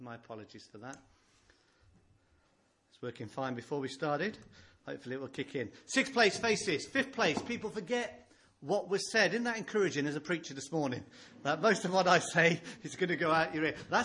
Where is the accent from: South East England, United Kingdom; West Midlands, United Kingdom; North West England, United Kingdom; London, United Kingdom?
South East England, United Kingdom; I'm down here from Hampshire for the weekend, staying up at Thilton.